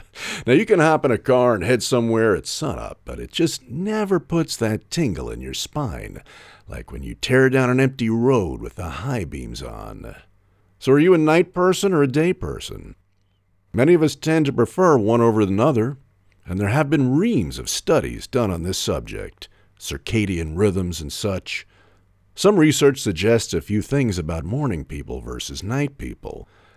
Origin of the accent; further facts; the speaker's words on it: New York City, New York, United States; I grew up in New York, and I dubbed it the City of Suffering.